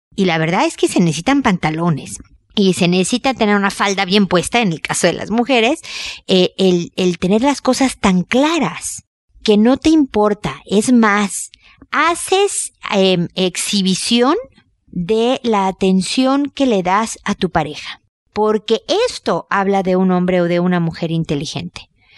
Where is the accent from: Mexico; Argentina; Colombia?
Mexico; Pero yo soy mexicana, ustedes lo saben